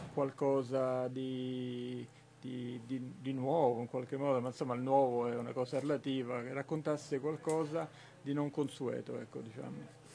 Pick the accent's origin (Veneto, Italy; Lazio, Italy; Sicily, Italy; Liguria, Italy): Lazio, Italy; Rome; now in Milan, Italy; io sono romano, però veniamo da Milano